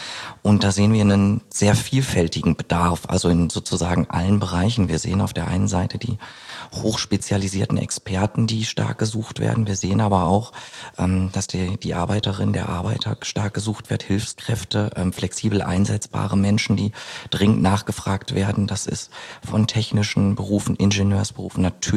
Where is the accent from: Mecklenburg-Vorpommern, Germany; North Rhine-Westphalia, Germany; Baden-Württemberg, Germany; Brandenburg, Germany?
North Rhine-Westphalia, Germany; Ich bin 33 Jahre alt, gebürtiger Ostwestfale